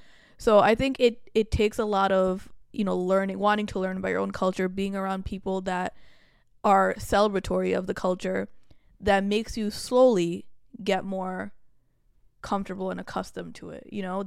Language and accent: English; Long Island, New York, United States; So even for me growing up on Long Island, I didn't have many Bangladeshi people around me.